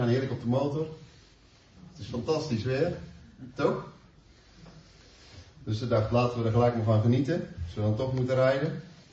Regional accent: North Brabant, Netherlands; Nou, ik kom uit Brabant.

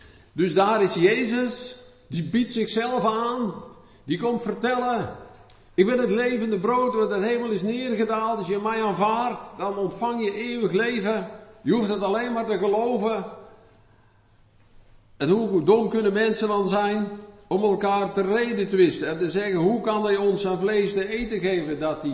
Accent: Netherlands; Ik weet niet hoe dat dan bij ons is, als Nederlanders.

